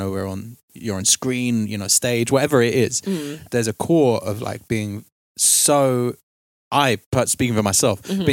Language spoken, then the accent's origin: English; United Kingdom; I kept obviously being British, just apologizing for crying.